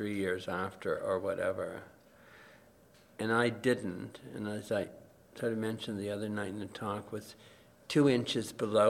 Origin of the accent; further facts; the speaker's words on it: Baie-D'Urfé, Quebec, Canada; I said I'm suburban from Montreal, Baie d'Urfey.